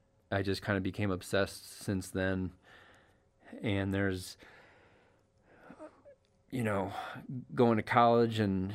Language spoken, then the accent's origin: English; Cleveland, Ohio, United States; moved away as an adult; I grew up in Ohio, around the Cleveland area, and then came out to Colorado in 2003.